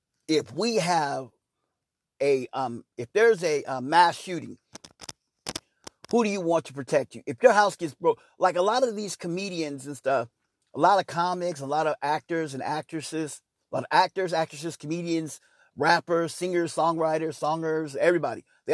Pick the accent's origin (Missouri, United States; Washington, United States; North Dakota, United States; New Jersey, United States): Missouri, United States; Kansas City; I'm from Kansas City. It's the city of fountains, the birthplace of jazz